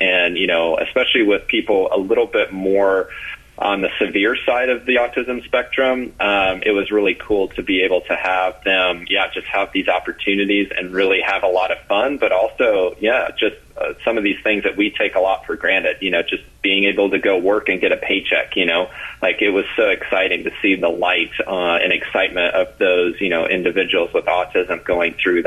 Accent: Ohio, United States; I'm from the Ohio area, and I worked a lot professionally in the Columbus, Ohio area.

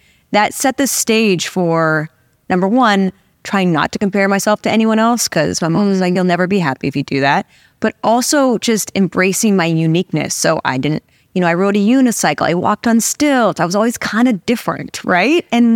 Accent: Portland, Oregon, United States; So I grew up in Portland, Oregon, two entrepreneurial parents.

